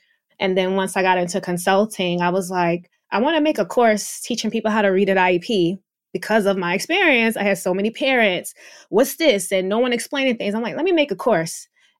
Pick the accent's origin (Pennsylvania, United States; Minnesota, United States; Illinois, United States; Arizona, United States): Pennsylvania, United States; Philadelphia; growing up, being born and raised in Philly and then working with students that look like me